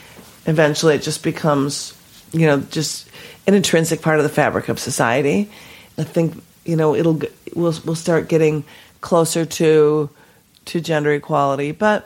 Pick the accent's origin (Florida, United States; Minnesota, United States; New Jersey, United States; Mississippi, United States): Minnesota, United States; I was born and raised in Minnesota. My father is 100% Swedish. His parents came from Lund.